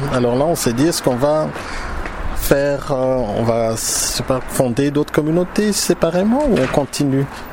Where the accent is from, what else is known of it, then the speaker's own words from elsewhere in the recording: Madagascar; tiens, t'es malgache, je suis malgache